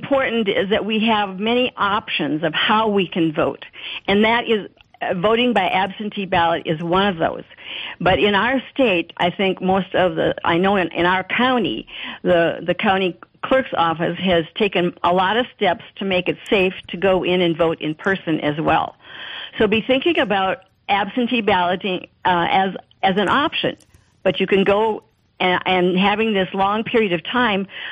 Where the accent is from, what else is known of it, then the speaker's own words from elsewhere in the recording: Minnesota, United States; my home state of Minnesota has that requirement too